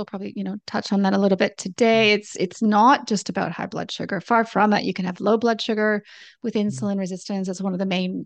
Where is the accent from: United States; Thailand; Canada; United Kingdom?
Canada; also born or lived in Sydney, Australia; So I'm Canadian, we've said. I lived in Sydney for a long time.